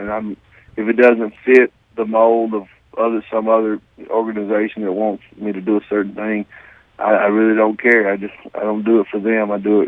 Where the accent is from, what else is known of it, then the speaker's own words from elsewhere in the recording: Tupelo, Mississippi, United States; was from, and I was, so that's a big deal in Tupelo